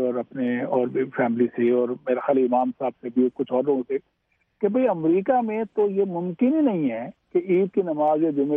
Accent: Pakistan; now in United States; میں پاکستان سے ہوں

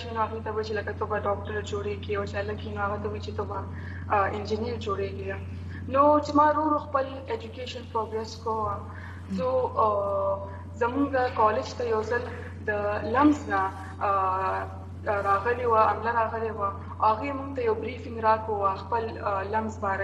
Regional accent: Mardan, Khyber Pakhtunkhwa, Pakistan; او زه د خیبر پختونخوا یو وړی کې شهر د مردان نه تعلق لرم،

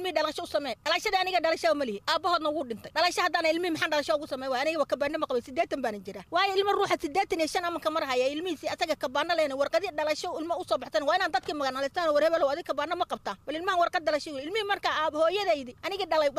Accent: Madogashe, Garissa County, Kenya; Barfin baan ku dhashay gabaabaa baan ku soo kartay Madogashi aan ku koray

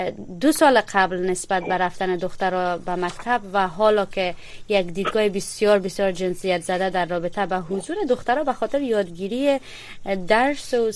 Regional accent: Afghanistan; ما خود ما کلگی در افغانستان بزرگ شدیم، مکتب رفتیم، درس خواندیم

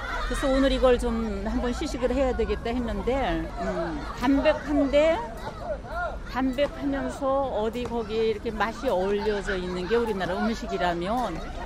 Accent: Cheorwon, Kangwon, North Korea; now in South Korea; 45년생이니까 이북 출신이거든요. 철원 쪽.

